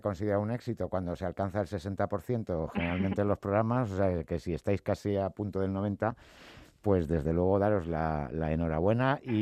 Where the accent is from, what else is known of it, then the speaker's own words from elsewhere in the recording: Madrid, Community of Madrid, Spain; soy madrileñas también